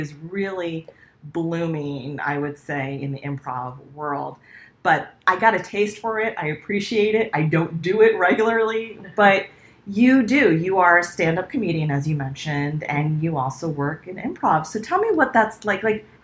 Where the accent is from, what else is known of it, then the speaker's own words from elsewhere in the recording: California, United States; And, you know, I grew up in California, so … was already exotic.